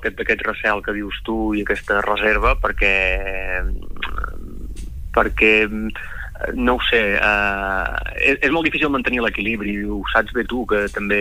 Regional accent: Catalonia, Spain; la zona que millor conec, que és la Costa Brava i l'Empordà, no? Que és el meu lloc d'origen

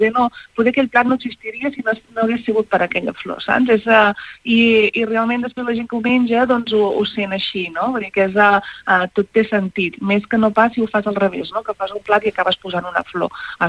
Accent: Palau-sator, Catalonia, Spain; also born or lived in Palafrugell; now in Pals, Spain; soc filla de Palau Sator, jo, tot i que vaig néixer a Palafrugell, ara estic visquent a Pals i també, doncs, fins ara també tenia el restaurant a Regencós, vull dir que soc d'aquí del Rovell, d'aquí de l'Empordà

